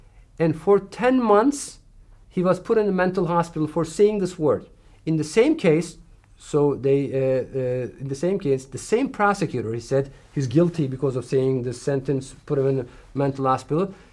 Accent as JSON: {"language": "English", "country": "Turkey", "second_language": "English", "said": "I am from Turkish nation, and from Islamic Ummah."}